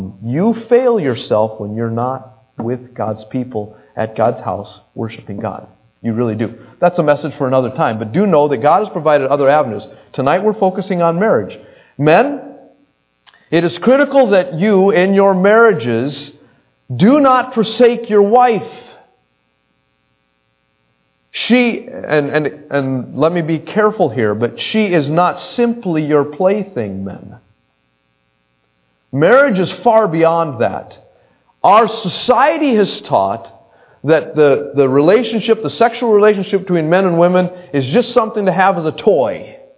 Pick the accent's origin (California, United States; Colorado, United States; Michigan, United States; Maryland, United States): Colorado, United States; Denver; born there; and of course I remember I was born in Denver, Colorado, so the manly men, we were cowboys, all right?